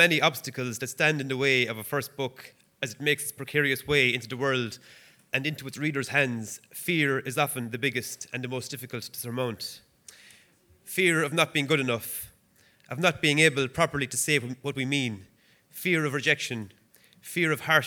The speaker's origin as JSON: {"language": "English", "country": "Ireland", "said": "And maybe partly because I'm Irish, I have an innate fear of standing out."}